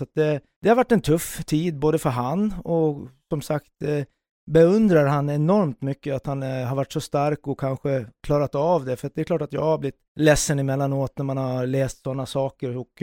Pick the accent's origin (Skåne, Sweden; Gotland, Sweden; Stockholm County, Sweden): Gotland, Sweden; jag jobbade tillsammans med en kreativ herre hemma på Gotland